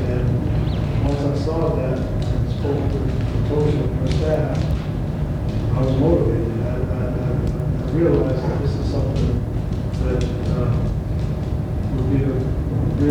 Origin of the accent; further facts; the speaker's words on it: Chicago, Illinois, United States; I'm from Chicago, and I wasn't even aware that they had an orientation center here in Nebraska.